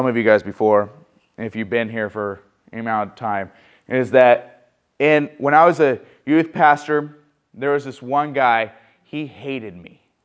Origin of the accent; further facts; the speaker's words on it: Guadalupe, United States; my kids were already being accused of stealing other kids' stuff because we're from Guadalupe.